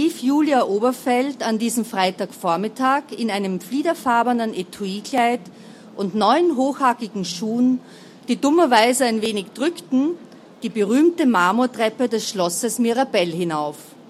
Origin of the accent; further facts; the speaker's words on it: Vienna, Austria; Auch wenn ich selbst aus Wien bin, mache ich immer sehr gern Urlaub in den diversen Bundesländern.